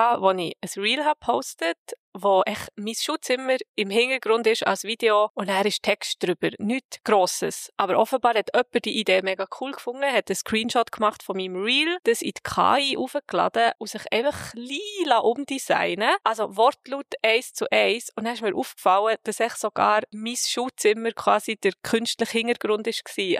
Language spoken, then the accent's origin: German; Switzerland; ich komme aus der Schweiz.